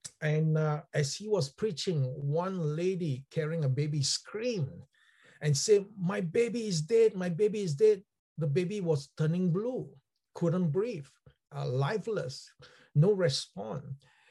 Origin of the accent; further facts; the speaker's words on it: Singapore; I was still learning the language during that time, because I'm a Singaporean, not like Malaysian.